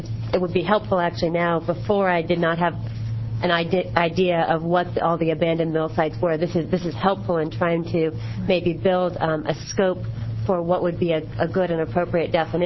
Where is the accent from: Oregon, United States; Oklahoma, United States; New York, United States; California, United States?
Oregon, United States; I grew up in Coos County.